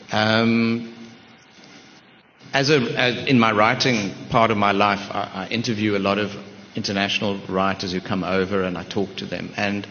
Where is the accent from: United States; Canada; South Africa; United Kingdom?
South Africa; I think as South Africans, we think, as South African writers, take Dion Meyer, for example.